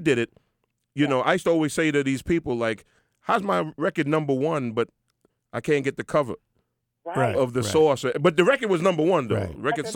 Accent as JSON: {"language": "English", "town": "Brooklyn", "region": "New York", "country": "United States", "said": "See, she, you know, I'm from Brooklyn"}